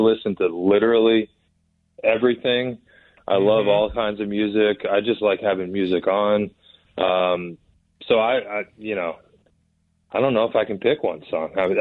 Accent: Virginia Beach, Virginia, United States; Yeah, so, I mean, growing up in Virginia Beach, I had two guys.

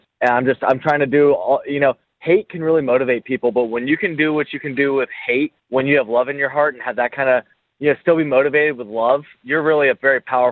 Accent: Florida, United States; I'm from Florida, and, like, stuff goes south in Florida real quick

